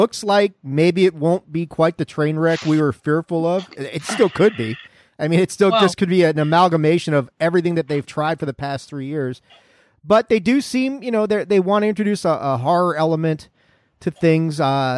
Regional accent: the South, United States; I grew up in the South, man.

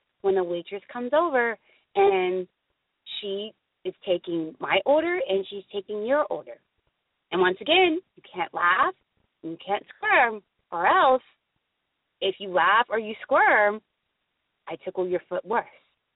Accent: Florida, United States; because I love sandals and flip-flops because I am from Florida.

